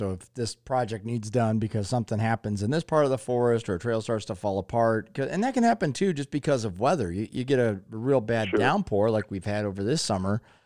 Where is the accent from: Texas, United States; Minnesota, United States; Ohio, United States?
Ohio, United States; And I was from Northeast Ohio, and we had Lake Erie, which was great.